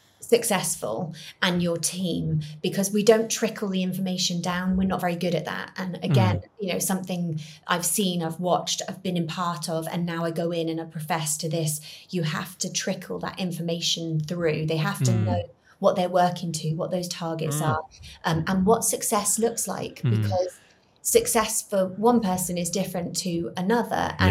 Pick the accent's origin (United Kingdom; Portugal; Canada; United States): United Kingdom; In general, I think, being British, we do it.